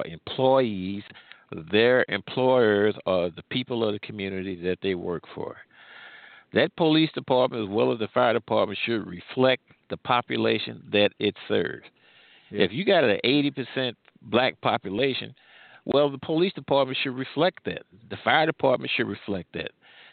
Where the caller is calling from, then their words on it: Midwest, United States; I'm calling from the Midwest.